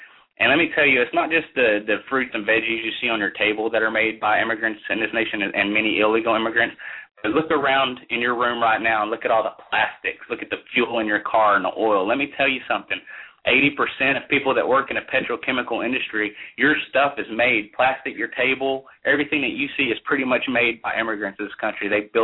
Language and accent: English; Texas, United States; growing up in Texas my entire life, I never viewed myself as a racist